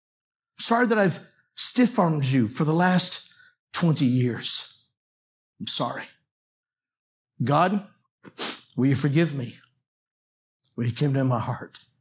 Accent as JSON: {"language": "English", "town": "Boston", "region": "Massachusetts", "country": "United States", "tie": "born or raised there", "also_born_or_lived": "Florida", "moved": "as an adult", "said": "Then he knew I would move from Boston at 18 to Florida. He knew as I was growing up in Boston that I went to a church that was a Baptist church for 18 years"}